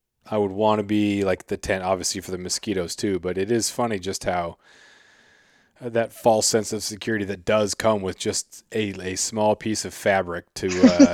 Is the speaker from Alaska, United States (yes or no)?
yes; Alaska, United States; I'm a bad Alaskan. I grew up here in Southeast and we always went south during the summer.